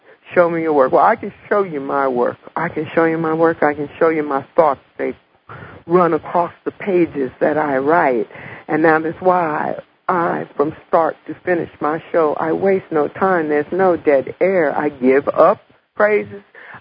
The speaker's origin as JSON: {"language": "English", "region": "New Jersey", "country": "United States", "said": "it encompassed Esso, which is my home state, New Jersey."}